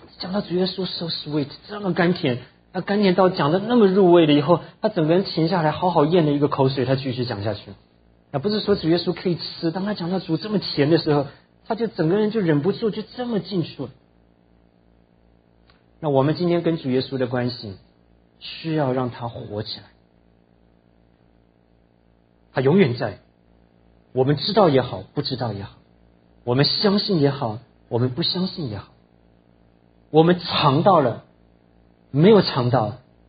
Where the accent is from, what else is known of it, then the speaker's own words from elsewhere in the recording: Tainan, Taiwan; 那我们小的时候在台湾住，我住在台南